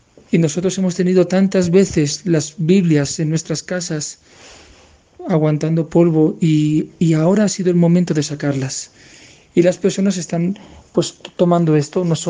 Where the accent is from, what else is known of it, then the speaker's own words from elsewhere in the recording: Spain; moved away as an adult; now in Bogotá, Colombia; Soy español, llevo 14 años en Colombia, me he formado aquí para la misión y estoy en una parroquia llamada Santa Teresa de los Andes, ubicada en Bogotá, en la zona de Ciudad Bolívar, en Arborizadora Alta, sector grupos.